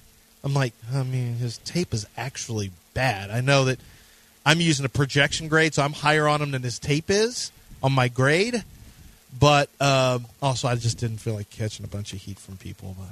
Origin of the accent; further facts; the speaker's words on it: United States; I'm American. I'm not German.